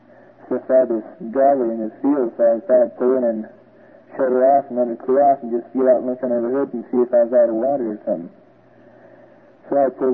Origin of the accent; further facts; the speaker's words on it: Taborn, Alberta, Canada; from Taborn in Alberta.